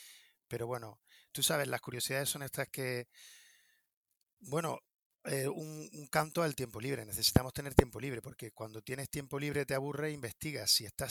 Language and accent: Spanish; Granada, Andalusia, Spain; born there; Yo soy ingeniero de caminos, nací en Granada, y mi primer trabajo fue en Jamaica